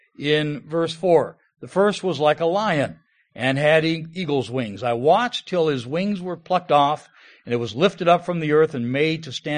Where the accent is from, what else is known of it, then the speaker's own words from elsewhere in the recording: Ohio, United States; I look back at my life growing up in Ohio and the things our family did around various holidays